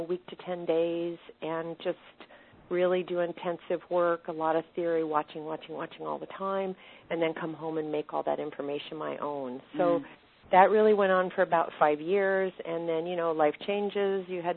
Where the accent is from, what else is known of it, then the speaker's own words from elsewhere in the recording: New York, United States; I grew up outside New York City, and I started riding when I was about 8.